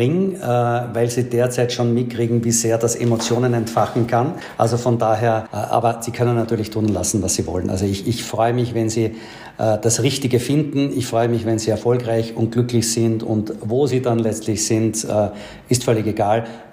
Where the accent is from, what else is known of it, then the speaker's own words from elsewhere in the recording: Austria; Ja, Lieblingsland wird schon meine Heimat bleiben, Österreich.